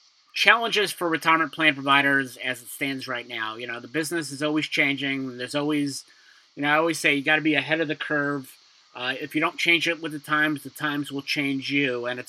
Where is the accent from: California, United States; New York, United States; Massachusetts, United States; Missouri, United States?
New York, United States; Brooklyn; When I was a kid growing up in Brooklyn, somebody in my school, he was a grade below me.